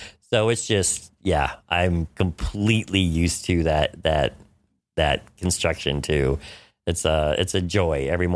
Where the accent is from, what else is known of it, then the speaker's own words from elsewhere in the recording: New York, United States; You know, I think being a New Yorker, too, a lot of us have our hands in a bunch of different pots.